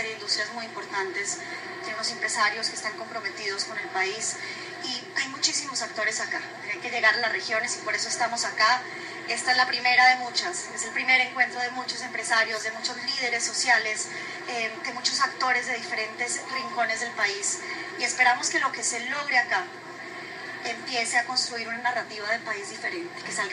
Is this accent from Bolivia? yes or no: no; Colombia